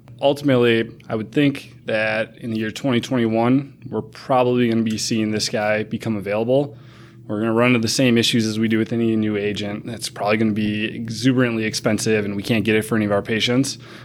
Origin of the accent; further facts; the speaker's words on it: Wisconsin, United States; I grew up in Wisconsin, went to med school in Milwaukee, did my residency here